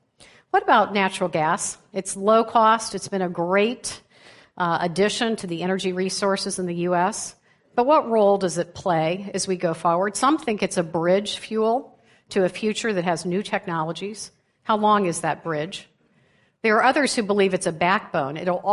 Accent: Ohio, United States; I'm a Midwesterner at heart, having grown up just outside of Cincinnati.

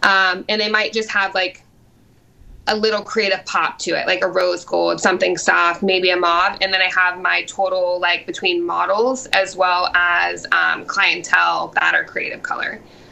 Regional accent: Norfolk, Virginia, United States; So I'm a local. I grew up in Norfolk, Virginia, which is just one of the seven cities, you know, part of Chesapeake.

